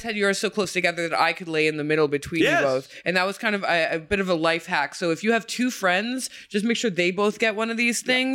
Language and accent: English; Canada; now in United States; this is huge for me as a Canadian who's always been so scared of anything that's not like a perfectly pleasant conversation.